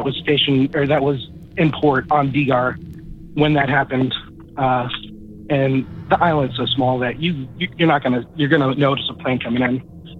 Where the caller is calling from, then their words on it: Port Orchard, Washington, United States; I'm calling from Port Orchard, Washington.